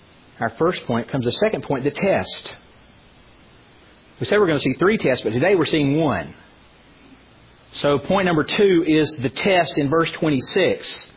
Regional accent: United States; But we grew up in America. All of us who grew up in America grew up in a culture that it was relatively easy, relatively so, to profess faith in Christ.

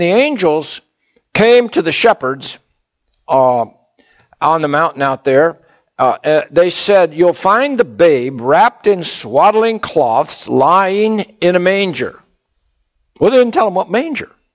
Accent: Bloomsburg, Pennsylvania, United States; when I was raised in Bloomsburg, Pennsylvania, I used to march in the Halloween parade every year.

